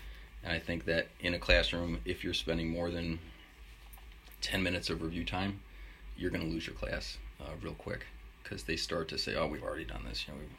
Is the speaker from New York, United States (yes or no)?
yes; New York, United States; Although I am from New York, so I totally remember what it, you know, what New England is like.